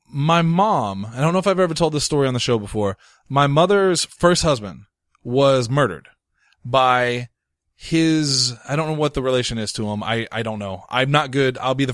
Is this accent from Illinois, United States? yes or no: yes; Mound City, Illinois, United States; I'm from Mound City, which is right across the way.